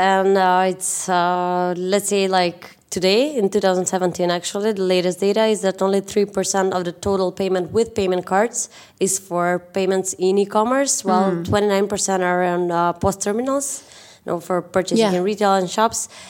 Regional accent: North Macedonia; from Macedonia, and I am a co-founder of the first deal platform on the Macedonian market

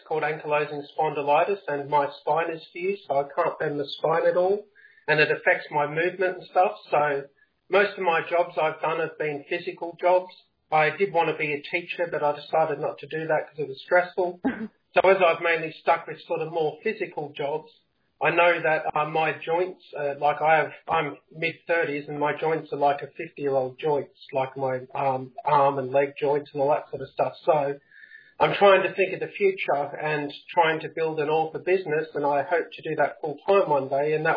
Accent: Perth, Western Australia, Australia; I'm from Perth, Australia.

